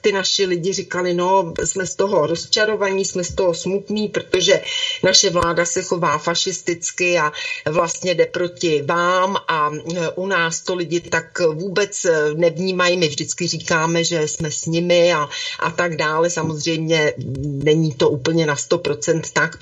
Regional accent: Prague, Czechia; Já říkám, z Prahy.

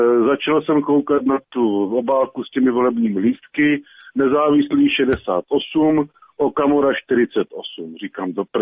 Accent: Zlín Region, Czechia; protože pocházím ze Zlínského kraje

